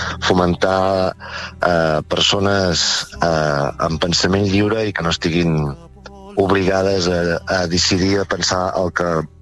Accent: Palafrugell, Catalonia, Spain; nosaltres som empordanesos i som de Palafrugell també

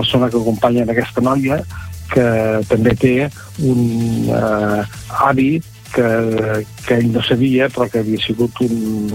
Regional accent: Calonge, Catalonia, Spain; also born or lived in Palamós; jo sóc fill de Calonge. Vaig néixer al poble de Calonge, vaig viure fins als 10 anys, que després vaig anar a viure a Palamós

